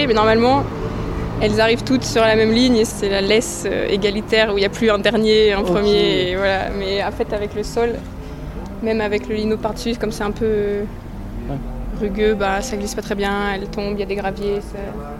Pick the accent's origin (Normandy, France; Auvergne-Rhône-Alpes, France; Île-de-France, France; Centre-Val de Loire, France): Auvergne-Rhône-Alpes, France; Moi je viens de Savoie